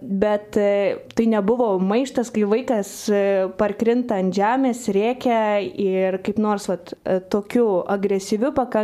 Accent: Utena, Utena County, Lithuania; teatro netgi mano krašte, aš esu iš Utenos, tokia kaip po nebuvo.

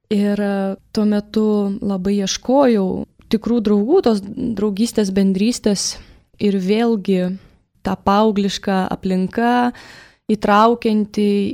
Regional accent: Vilnius, Vilnius County, Lithuania; also born or lived in Kaunas; gimiau Kaune, užaugau Vilniui, priklausau jau 10 metų pranciškoniškai šeimai

